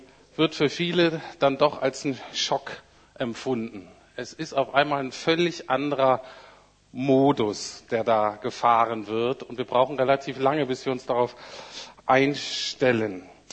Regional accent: Bremen, Germany; ich bin aus Bremen-Nord. Wenn man in Bremen aus Bremen-Nord kommt, das ist so ein Arbeiterviertel.

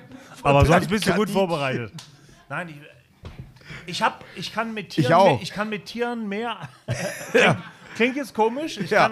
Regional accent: Cologne, North Rhine-Westphalia, Germany; Aus Köln, ja, genau.

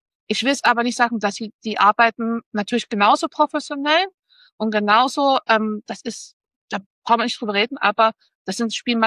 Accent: Dresden, Saxony, Germany; also born or lived in Leipzig; Ich habe jahrelang in Leipzig studiert, jahrelang dort gelebt. Deswegen, ich kenne Leipzig, aber ich bin Dresdnerin durch und durch, deswegen Dresden.

